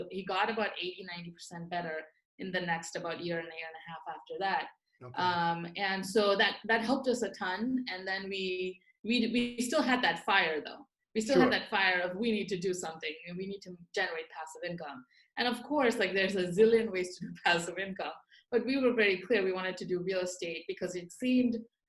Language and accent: English; India; moved away as an adult; I grew up in India. I didn't grow up here. And I moved here right around 22-ish, when I was 22.